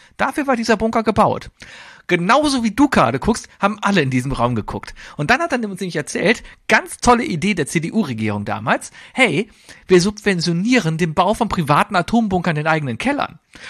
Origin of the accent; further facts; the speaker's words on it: Cologne, North Rhine-Westphalia, Germany; Ich bin Kölner, ja.